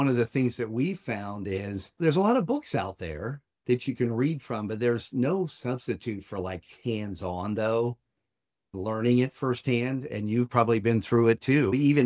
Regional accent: Atlanta, Georgia, United States; We're from the Atlanta area, and he's actually taking a class that's on personal finances.

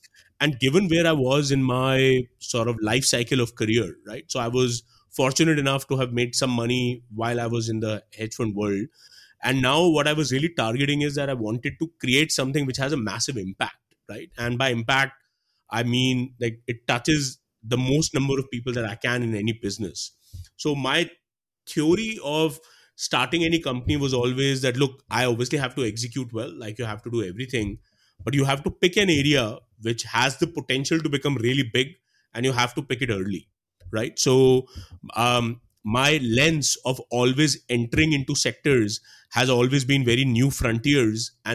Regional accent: Delhi, India; also born or lived in London; I'm from Delhi, went to IIT Delhi for my engineering.

